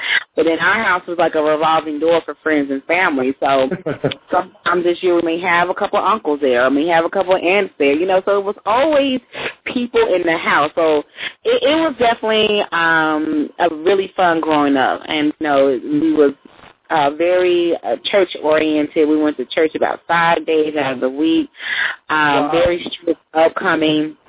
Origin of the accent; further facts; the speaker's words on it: Texas, United States; Outside of Dallas.